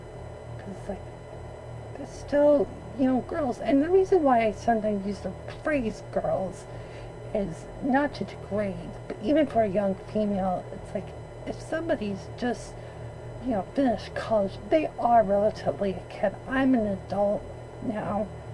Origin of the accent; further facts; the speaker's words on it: London, United Kingdom; And I think the perception of females growing up in London area was negative for me.